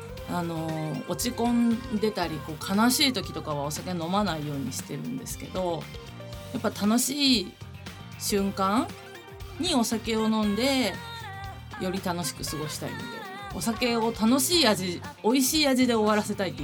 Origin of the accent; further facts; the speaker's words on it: Tokushima, Japan; 地元の徳島から高速バスとかで行っても大体梅田で降りるし